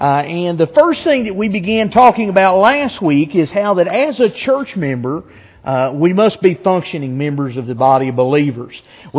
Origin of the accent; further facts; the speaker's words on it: Appalachia, United States; It's solely because I'm Appalachian, I promise, and because I had gravy.